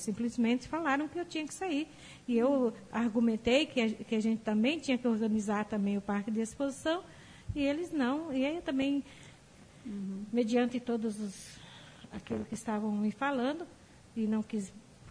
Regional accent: Orizona, Goiás, Brazil; inclusive eu não sou de Maringá, né? Então eu sou da cidade de Orizona.

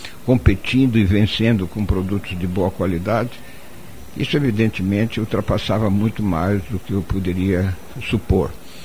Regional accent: Bauru, São Paulo, Brazil; born there; Eu nasci em Bauru, no interior do estado de São Paulo

